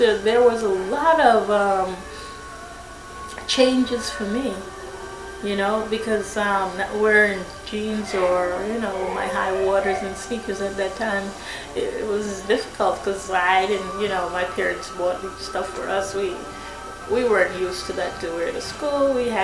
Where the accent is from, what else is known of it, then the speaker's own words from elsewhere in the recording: White Plains, New York, United States; But most of my friends, when I grew up in White Plains, you know, they were white. Because the blacks would not accept me.